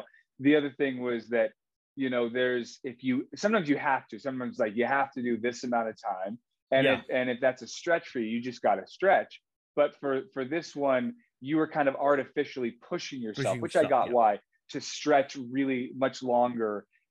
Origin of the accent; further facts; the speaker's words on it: California, United States; And I'm from the Bay Area.